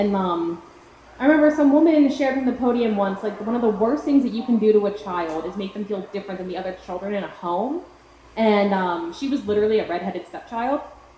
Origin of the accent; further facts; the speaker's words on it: Pittsburgh, Pennsylvania, United States; So I'm from Pittsburgh, PA. I grew up in Pittsburgh. I've never lived anywhere else.